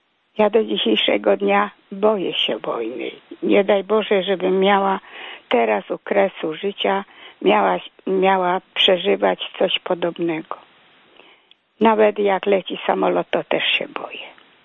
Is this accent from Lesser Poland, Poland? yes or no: no; Poznań, Greater Poland Voivodeship, Poland; now in Toruń, Poland; z Torunia. Ja pochodzę z Poznania. Zaczęłam mój żywot już w 35 roku. Miałam 4 lata, jak zaczęła się wojna druga światowa.